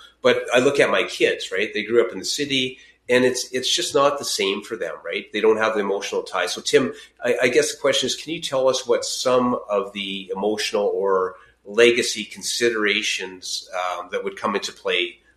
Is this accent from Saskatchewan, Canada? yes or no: yes; Waka, Saskatchewan, Canada; I grew up in Waka, a little shout out to Waka, Saskatchewan, great community.